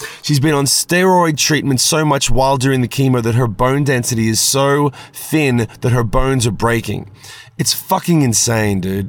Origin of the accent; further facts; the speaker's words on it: Australia; I'm from Australia.